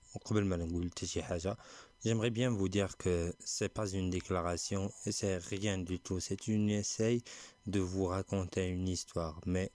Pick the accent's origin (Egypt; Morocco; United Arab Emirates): Morocco; moved away; المهم انا انسان مغربي اللي وصل لاوروبا بطريقة شرعية, وصلت عن طريق فيزا ديال السياحة